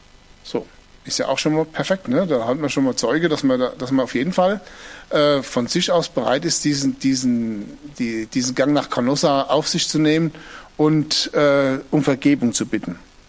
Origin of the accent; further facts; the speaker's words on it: Hesse, Germany; Ich bin Hesse, gell?